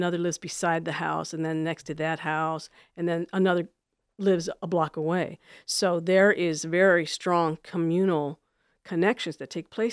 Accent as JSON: {"language": "English", "region": "Michigan", "country": "United States", "tie": "born or raised there", "also_born_or_lived": "San Antonio", "said": "Well, I was born in San Antonio, and we migrated north to Michigan when I was about 2, going on 3."}